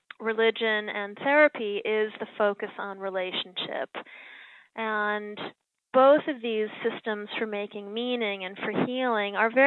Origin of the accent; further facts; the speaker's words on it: New York, United States; because I'm a New Yorker